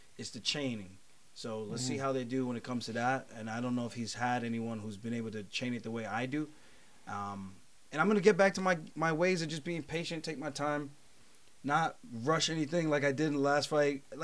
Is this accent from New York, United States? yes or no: yes; New York City, New York, United States; I am from Bed-Stuy, my boy.